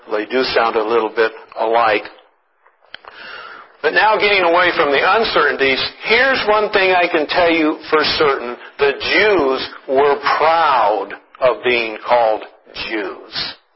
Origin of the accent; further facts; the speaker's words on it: Kansas, United States; I'm from Kansas, you know, and I was saying how happy I am to be an Oregonian.